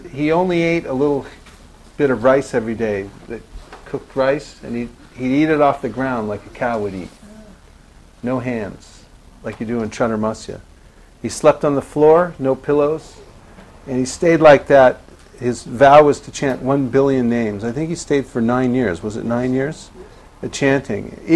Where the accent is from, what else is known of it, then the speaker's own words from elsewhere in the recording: Colorado, United States; I mean, you know, I'm from Colorado. In Colorado, we don't do that kind of thing.